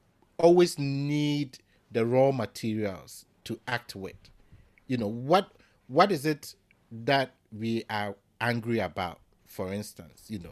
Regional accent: Ghana; I, as a Ghanaian, expect to be treated within Ghana in a certain way.

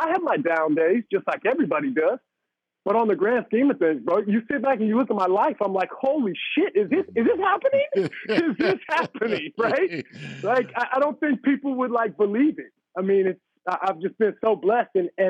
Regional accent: Parkersburg, West Virginia, United States; I'm from Parkersburg, West Virginia, bro. Like, I never gone to all these cities before.

